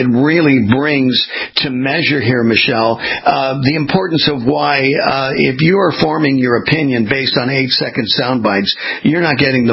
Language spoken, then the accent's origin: English; California, United States; I was born and raised in California.